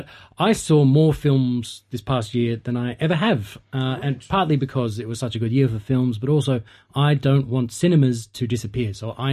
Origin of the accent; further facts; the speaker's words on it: Australia; as an Australian taxpayer